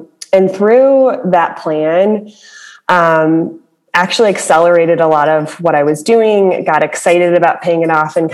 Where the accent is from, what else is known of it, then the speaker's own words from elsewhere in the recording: Chicago, Illinois, United States; moved away as an adult; I am from Chicago and decided as I was kind of looking for colleges, you know, across the high school years, I wanted to get out of town and do something different